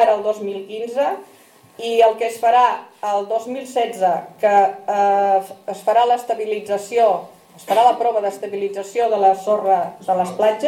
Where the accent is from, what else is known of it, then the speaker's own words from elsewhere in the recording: Sitges, Catalonia, Spain; Som gent de Sitges per Sitges i treballem per defensar els interessos dels sitgetans. Sitgetans com tu i com jo.